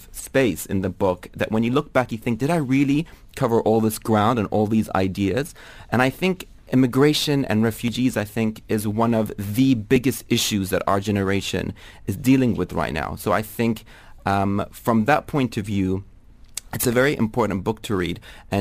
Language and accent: English; New Zealand; also born or lived in Dubai; I grew up in New Zealand after living in Dubai for a long time